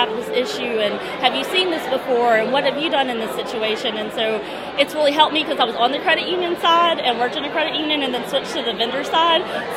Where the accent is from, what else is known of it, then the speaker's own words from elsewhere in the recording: Shreveport, Louisiana, United States; Yes, from Shreveport, Louisiana.